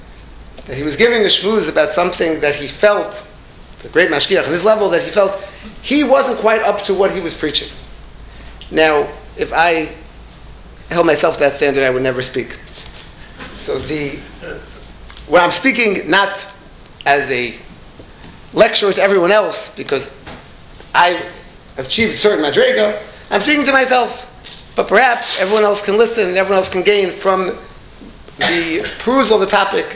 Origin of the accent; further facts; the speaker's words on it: Teaneck, New Jersey, United States; I grew up in Tinek, I go back to my parents still live here